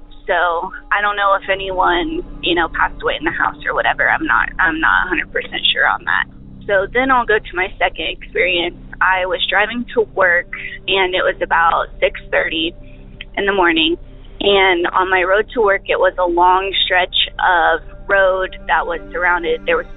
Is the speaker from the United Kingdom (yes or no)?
no; St. Joseph, Missouri, United States; So I grew up in St. Joseph, Missouri